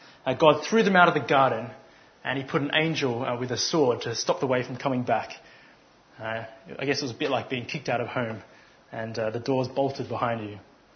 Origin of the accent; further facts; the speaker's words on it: Australia; I'm from Australia, in case you hadn't noticed